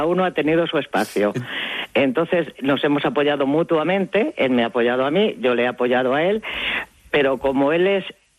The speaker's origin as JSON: {"language": "Spanish", "town": "Pinto", "region": "Community of Madrid", "country": "Spain", "tie": "born or raised there", "said": "En Pinto. Yo nací en Pinto, sí."}